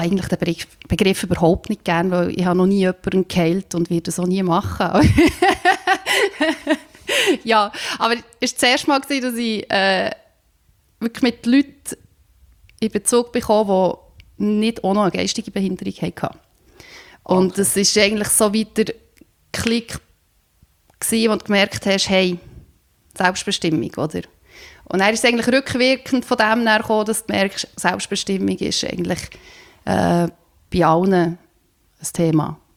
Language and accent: German; Bern, Switzerland; also born or lived in Slovenia; ich bin in Bern aufgewachsen, in einem Dorf. Und mein Vater ist Slowen, Mutter Schweizerin.